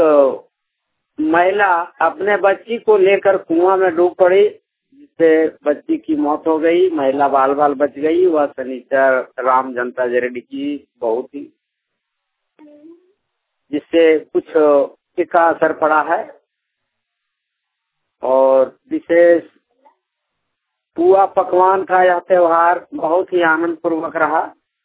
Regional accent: Adari, Jharkhand, India; मैं बिरनी प्रखंड गिरिडीह डिस्ट्रिक्ट से बोल रहा हूँ। अड़ारी गांव का रहने वाला हूँ।

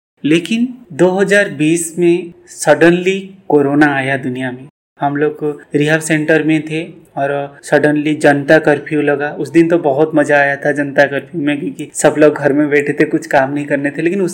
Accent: Odisha, India; आपको पता होगा पूरी कोणार्क, सातपुड़ा जो चिल्का लेक, और मेरे घर समुन्द्र के नजदीक है

